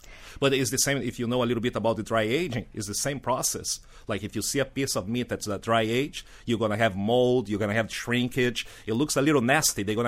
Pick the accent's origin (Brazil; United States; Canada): Brazil; Rio Grande do Sul; And you know, that's my home state, is where I came from.